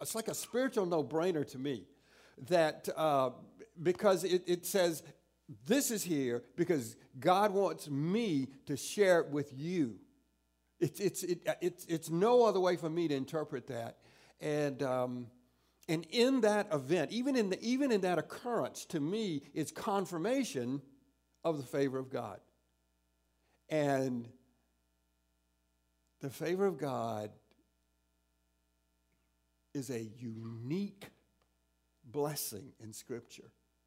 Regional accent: South Carolina, United States; When I was a teenager in my hometown in South Carolina, I can remember hearing that Jesus was born of a virgin.

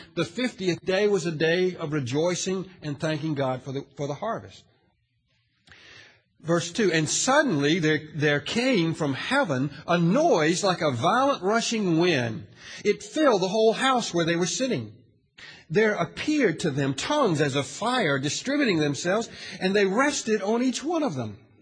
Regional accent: the South, United States; Perhaps that had to do with growing up in the Bible Belt in the South, where you didn't talk about the Holy Spirit in the Baptist church.

